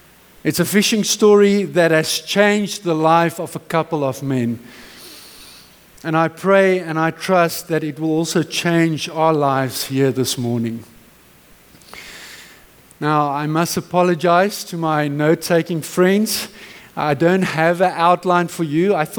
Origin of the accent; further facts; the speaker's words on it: Henley on Klip, Gauteng, South Africa; I grew up in Henlyon Klip, and we lived literally on the banks there of the Klip Rivier.